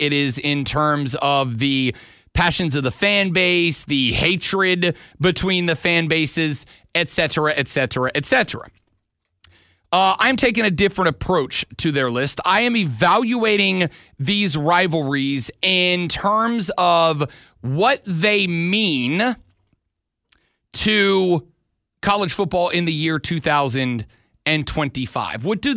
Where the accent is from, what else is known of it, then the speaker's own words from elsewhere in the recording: New Orleans, Louisiana, United States; I'm from Southeast Louisiana. I was born in New Orleans.